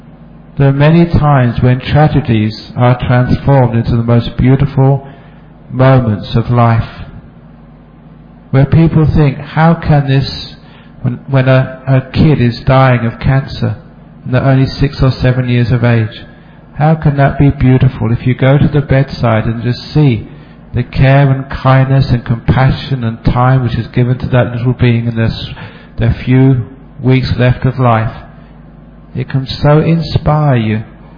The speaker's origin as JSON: {"language": "English", "town": "Perth", "region": "Western Australia", "country": "Australia", "tie": "born or raised there", "said": "give a talk in Perth, it's always put on the internet. Now there's video streaming, so when I am in my hometown, which is very rare these days"}